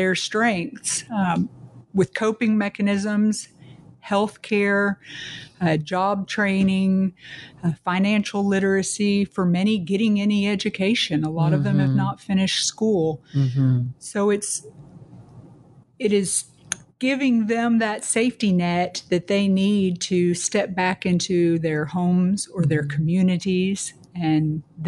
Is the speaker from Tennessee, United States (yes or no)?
yes; Tennessee, United States; also born or lived in overseas; I did. I grew up mainly in Middle Tennessee and went to a very small church in Middle Tennessee that had its own first, I would say, in Middle Tennessee.